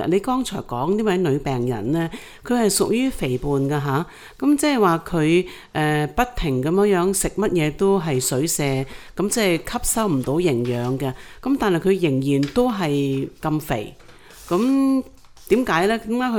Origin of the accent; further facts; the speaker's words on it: China; 好多时候我哋中国人啦，特别上年纪嘅人咧，都成日都话唔好食咁多生冷嘢啊，